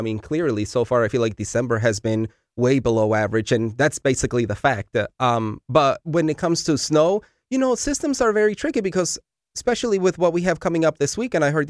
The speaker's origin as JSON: {"language": "English", "town": "Chicago", "region": "Illinois", "country": "United States", "said": "Well, you know, I'm originally from Chicago."}